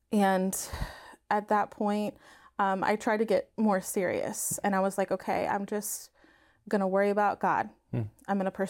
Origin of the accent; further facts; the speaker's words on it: Findlay, Ohio, United States; And so, like I said, I grew up in Findlay, Ohio, and I don't know, I feel like there wasn't a lot of youth at the parish.